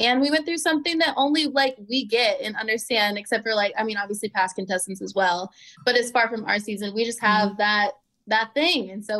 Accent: Iowa, United States; I'm from Iowa. I'm a little country.

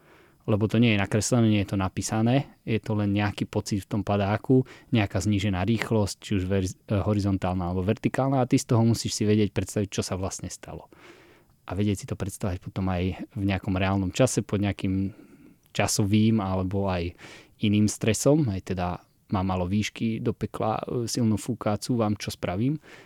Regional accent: Kremnica, Banská Bystrica Region, Slovakia; No tak lyžovať u nás v Kremnici sa hovorí, že sa rodia decka s lyžami na nohách. Ja lyžujem od 2 rokov

